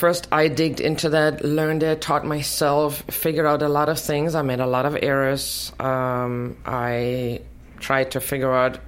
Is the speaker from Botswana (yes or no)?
no; Germany; I'm originally from Germany, so I have very, very pale skin, and I can actually not tan in the natural sun.